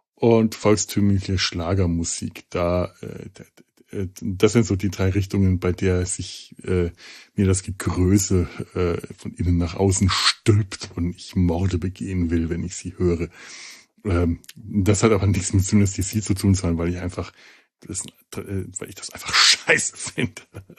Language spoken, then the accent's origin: German; Bavaria, Germany; Als Franke ist ja gerne mal der Bayer das Feindbild